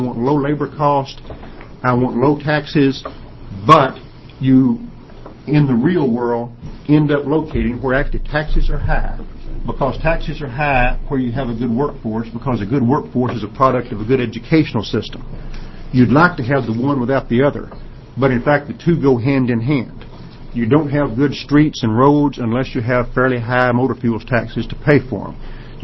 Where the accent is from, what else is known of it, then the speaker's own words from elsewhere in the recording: the South, United States; You may have noticed from my accent, I'm not from around here. I'm from the South originally